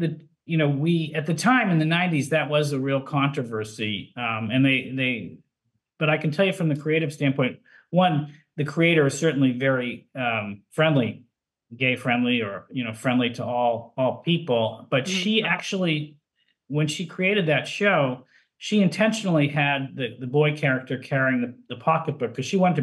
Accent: Boston, Massachusetts, United States; I was from Boston. So there was a show called Zoom up there.

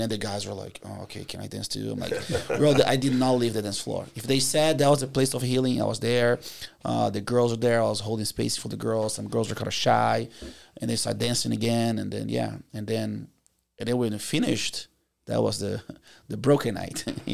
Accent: United Kingdom; And then I said, well, because I come from Great Britain.

